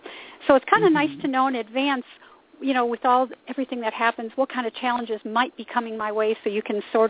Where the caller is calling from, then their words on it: Sarasota, Florida, United States; I'm calling from Sarasota, Florida.